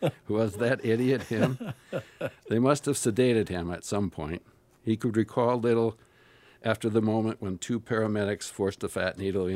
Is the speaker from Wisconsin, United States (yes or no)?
yes; La Crosse, Wisconsin, United States; also born or lived in Milwaukee; now in Madison, United States; But, I've lived in Madison many years. I lived in Milwaukee. I grew up in La Crosse, and my family's still there. So I get back there pretty often.